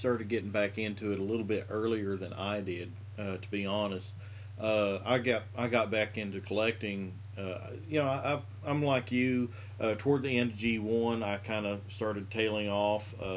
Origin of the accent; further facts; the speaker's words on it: Florida, United States; As many of you may know, I grew up in South Florida and went to college in the central part of the state.